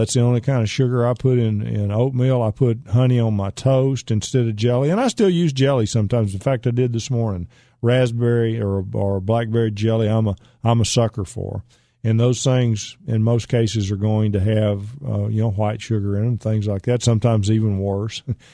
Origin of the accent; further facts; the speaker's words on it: Pittsburg, Texas, United States; I grew up in East Texas, in Pittsburgh, Texas. My grandfather grew sweet potatoes for a living.